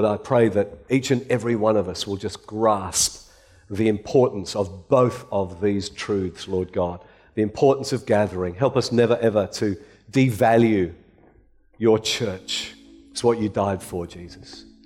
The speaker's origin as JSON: {"language": "English", "region": "Western Australia", "country": "Australia", "said": "because I'm from Western Australia"}